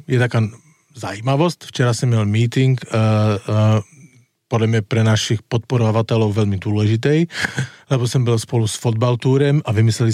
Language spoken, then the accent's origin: Slovak; Czechia; Slovak is a second language; ja som Čech